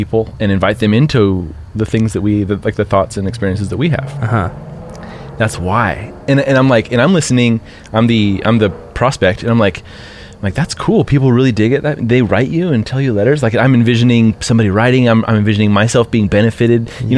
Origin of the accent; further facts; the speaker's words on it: Las Vegas, Nevada, United States; I was raised in Las Vegas.